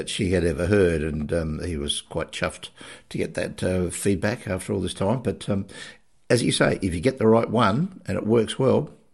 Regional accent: South Australia, Australia; I'm originally from South Australia

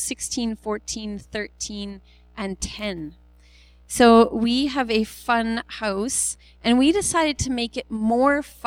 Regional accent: Rosenort, Manitoba, Canada; I'm from Manitoba. I grew up in southern Manitoba, and in Rosenort is where I was born and spent most of my life.

